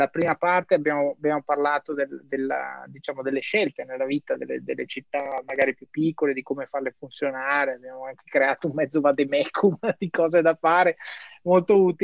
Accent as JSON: {"language": "Italian", "town": "Verona", "region": "Veneto", "country": "Italy", "also_born_or_lived": "London / Amsterdam / Milan", "said": "io sono veronese, sì, però ho vissuto a Londra, a Amsterdam, a Milano, ho vissuto dappertutto"}